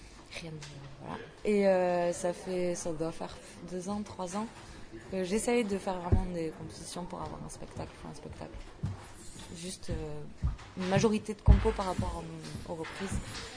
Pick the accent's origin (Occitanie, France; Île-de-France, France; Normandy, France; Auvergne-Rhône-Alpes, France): Occitanie, France; Toulouse; also born or lived in Gers; Je viens d'où? Je suis née dans le Gers. Plus facilement, je viens de Toulouse.